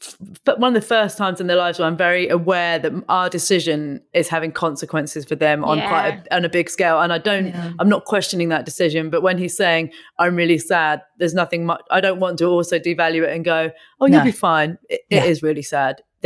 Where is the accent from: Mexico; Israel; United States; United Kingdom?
United Kingdom; South East England; I grew up in Buckinghamshire. So I guess we had the kind of in between the two. I grew up in a small village